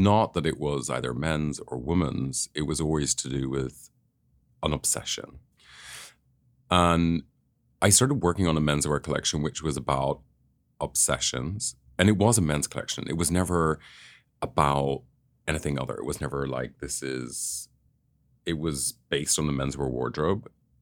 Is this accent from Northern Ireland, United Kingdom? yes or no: yes; Northern Ireland, United Kingdom; I grew up in Northern Ireland